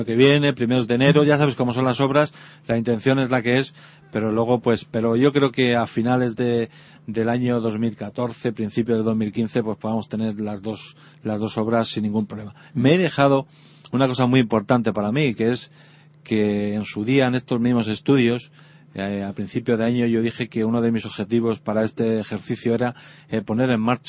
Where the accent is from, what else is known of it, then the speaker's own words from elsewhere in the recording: Humanes, Community of Madrid, Spain; las pasamos en Humanes, que es mi pueblo, como bien sabéis, es donde he nacido, donde vivo, donde se están criando mis hijos y donde estoy muy feliz de ser el alcalde.